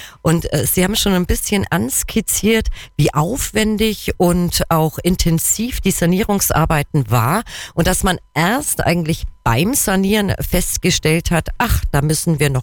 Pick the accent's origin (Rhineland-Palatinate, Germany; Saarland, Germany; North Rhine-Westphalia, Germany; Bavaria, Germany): Bavaria, Germany; Kempten; born there; wo wir Kemptner, ich bin ja gebürtige Kemptnerin